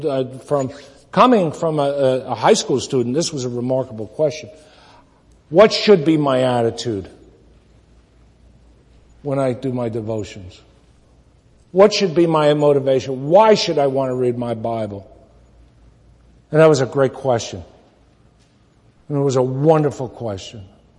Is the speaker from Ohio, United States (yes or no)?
no; New York, United States; And besides, I'm from New York, and the man has not yet been born who can shut me up.